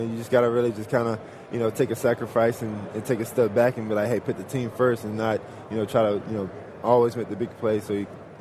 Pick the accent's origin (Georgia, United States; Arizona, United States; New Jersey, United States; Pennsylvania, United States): Georgia, United States; It's a limited edition that they're doing for Super Bowl in my home state, Georgia.